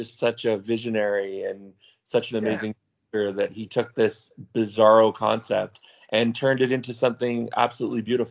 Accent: Canada; First of all, I'm Canadian, so

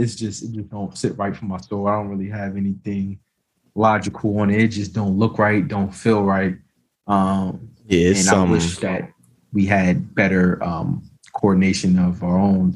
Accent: United States; But I just, you know, as American black people, and, you know, shout out to my Haitians.

